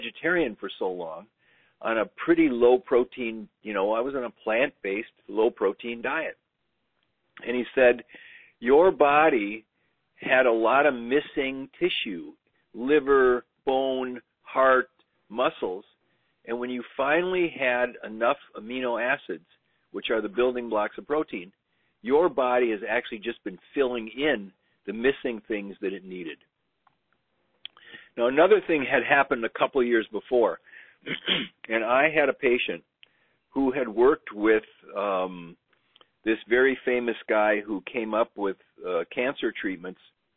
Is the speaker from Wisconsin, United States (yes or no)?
yes; Madison, Wisconsin, United States; I was a Boy Scout, and I grew up in Madison, Wisconsin.